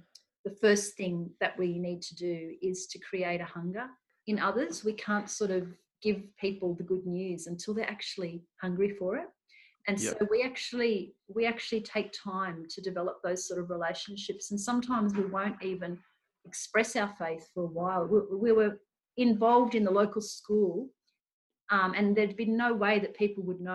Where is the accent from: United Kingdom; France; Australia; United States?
Australia; we didn't start that youth ministry until we'd established ourselves just as normal Aussie parents and families.